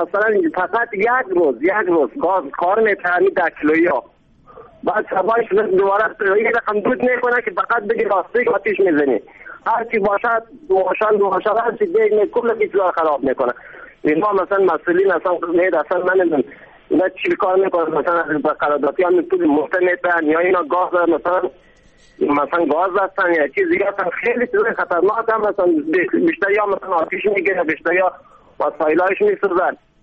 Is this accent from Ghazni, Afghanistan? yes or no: yes; Ghazni, Afghanistan; ولی ولایت های سلسل مثل ولایت ما غزنی، ولایت مثلا بیتنگی و بانیان، مثلا هر جای سلسل بسیار مشکلات زیاد است.